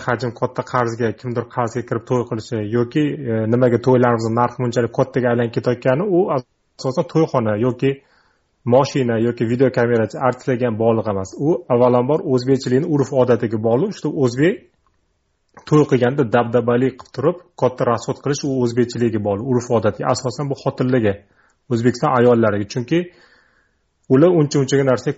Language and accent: Uzbek; Tashkent, Uzbekistan; now in Moscow, Russia; Moskvada men o'zim biznesim bilan shug'ullanaman. O'zim shaxsan Toshkent shahridanman. Toshkentlikman